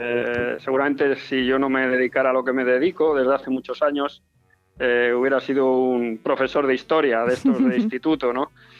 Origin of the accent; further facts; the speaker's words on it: Madrid, Community of Madrid, Spain; Yo soy madrileño